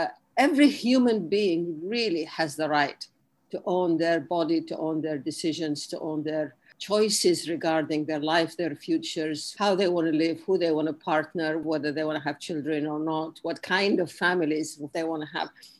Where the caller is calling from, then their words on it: Sharm el-Sheikh, South Sinai Governorate, Egypt; I'm calling in from Sharm el-Sheikh in the Red Sea, and it's beautiful and sunny, and I can see the sea from here.